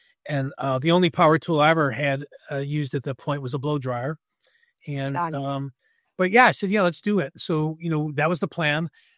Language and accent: English; Buffalo, New York, United States; moved away as an adult; also born or lived in Tupelo, Mississippi; You know, I grew up in Buffalo, New York, and joined a building material corporation, and they promoted me to a senior position. I moved to Tupelo, Mississippi with my wife, and at the point, three kids.